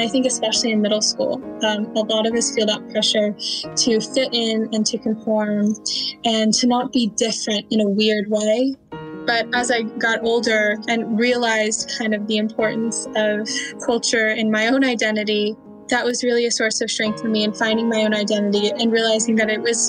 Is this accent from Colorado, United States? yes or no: no; Temecula, California, United States; I'm 18 years old. I'm from Temecula, California, and I'm enrolled in the Kuya Band of Indians and am of Turtle Mountain Chippewa descent.